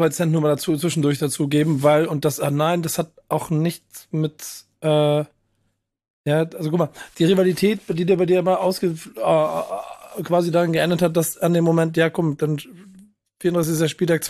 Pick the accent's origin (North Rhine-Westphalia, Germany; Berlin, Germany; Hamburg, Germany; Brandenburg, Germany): Hamburg, Germany; freue ich mich wirklich auch als Hamburger